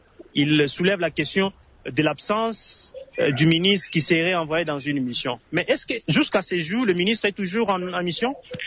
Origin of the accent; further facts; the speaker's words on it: Kasaï-Oriental, DR Congo; chez moi au Kassai oriental, le peuple n'est pas du tout informé sur la question sécuritaire.